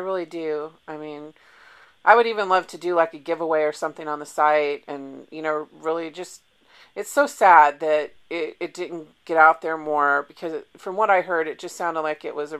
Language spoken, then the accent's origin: English; West Coast, United States; because I was from the West Coast, and I never really had the pleasure of learning about Tough Luck.